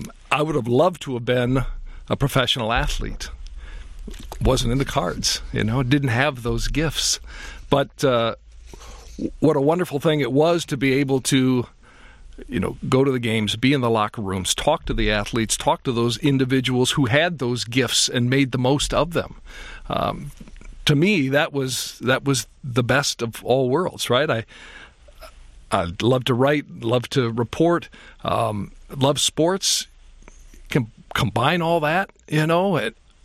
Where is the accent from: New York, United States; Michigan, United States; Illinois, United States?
Michigan, United States; Brighton; I grew up in Brighton, Michigan. We were, I would say, a typical family.